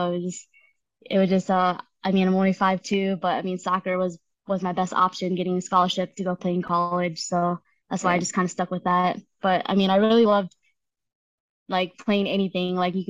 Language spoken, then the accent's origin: English; United States; born there; I was born in the States as well.